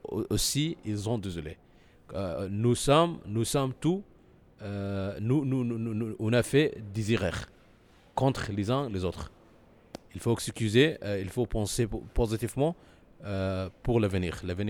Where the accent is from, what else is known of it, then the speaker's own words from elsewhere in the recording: Sudan; French is a second language; Je suis une autre, une personne différente, malgré que je viens du Soudan.